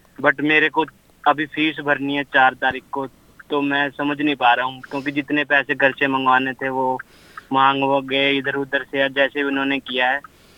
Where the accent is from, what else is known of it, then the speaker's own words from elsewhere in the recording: Haryana, India; now in Gold Coast, Australia; मैं हरियाणा से हूँ।